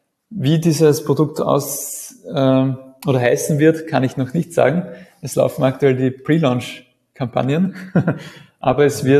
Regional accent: Austria

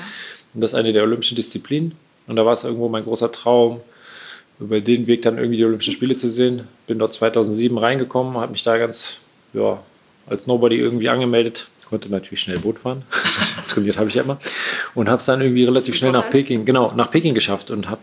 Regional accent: Siegburg, North Rhine-Westphalia, Germany; born or raised there

